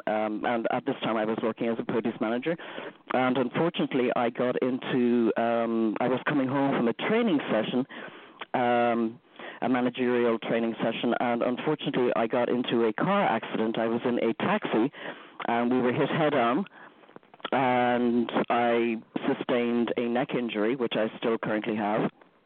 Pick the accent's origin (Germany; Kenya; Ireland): Ireland; Dublin, Leinster; I'm originally from Dublin, Ireland. I grew up in Ireland in a very nice, loving family.